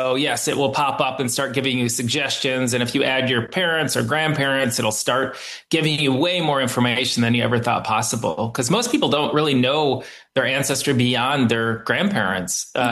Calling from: Michigan, United States; I'm actually in the U.S., in Michigan right now.

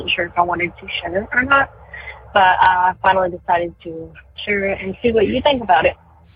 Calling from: North Carolina, United States; I am calling from North Carolina

